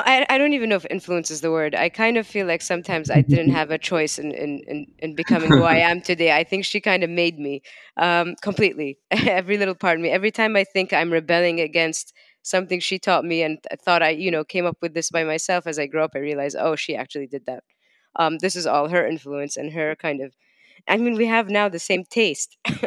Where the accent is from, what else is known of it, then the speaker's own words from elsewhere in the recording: London, United Kingdom; Yeah, I'm a single child, right? Single parent. And so I had a lot of time on my hands. I grew up in London.